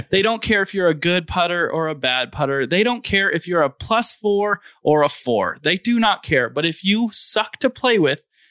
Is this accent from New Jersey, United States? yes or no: no; Valencia, California, United States; even if I grew up where I grew up in Valencia, which is a pretty nice town.